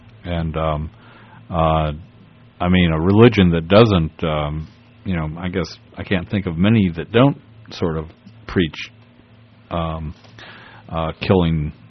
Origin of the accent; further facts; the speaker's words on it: Miami, Florida, United States; or I'm from Miami